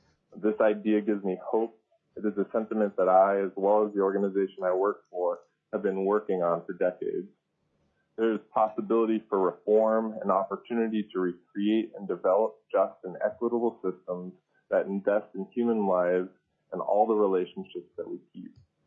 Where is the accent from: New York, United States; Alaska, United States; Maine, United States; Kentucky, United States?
Alaska, United States; Fairbanks; I am from Fairbanks, Alaska